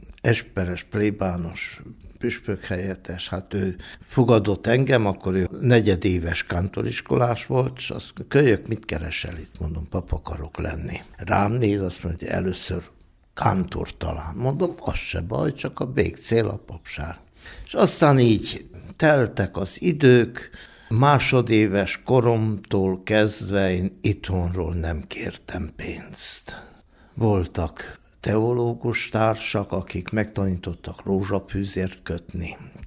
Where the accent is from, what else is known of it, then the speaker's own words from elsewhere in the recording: Arad, Arad County, Romania; Két tanárbátyám Kolozsváron élt, és a többiek itt Aradon, és bizony szűkös anyagi körülmények között nőttem föl